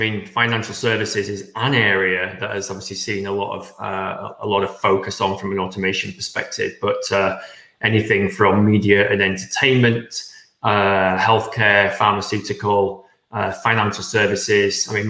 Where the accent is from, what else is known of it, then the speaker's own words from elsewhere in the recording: England, United Kingdom; accent: northern English; north of England, and I'm sure my English colleagues watching now would laugh at the thought that my accent makes everything sound more intelligent